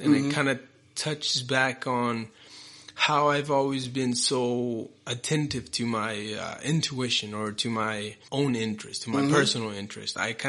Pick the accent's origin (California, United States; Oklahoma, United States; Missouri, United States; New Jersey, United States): Oklahoma, United States; Tulsa; English is a second language; there, and then our family moved to the United States in 97.